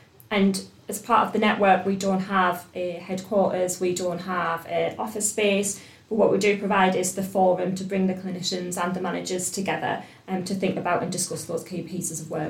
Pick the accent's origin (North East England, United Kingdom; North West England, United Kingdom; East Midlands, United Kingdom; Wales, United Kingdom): North East England, United Kingdom; Sunderland; I was born in Sunderland and always lived in Sunderland